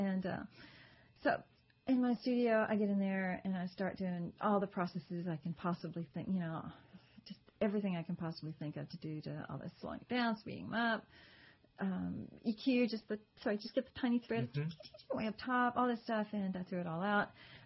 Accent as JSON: {"language": "English", "region": "Texas", "country": "United States", "said": "Yeah, I'm Texan."}